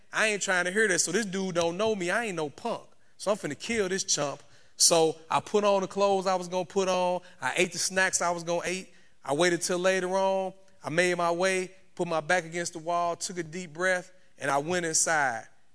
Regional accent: East St. Louis, Illinois, United States; Growing up in East St. Louis, Illinois, I know it may sound like I'm a little farther south than that, but from East St. Louis, Illinois, all I grew up knowing was gangs, drugs, fights, stabbings, robberies

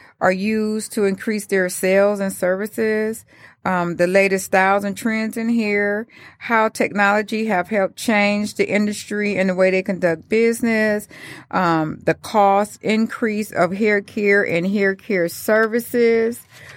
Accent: Detroit, Michigan, United States; now in Phoenix, United States; I'm originally from Detroit. I was born and raised here. And 4 years ago, I moved out to Phoenix, Arizona, where it's super hot in the summertime.

